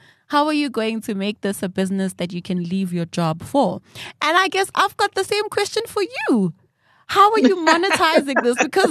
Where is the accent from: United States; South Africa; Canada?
South Africa; Soweto, Gauteng; Now, I grew up in Soweto.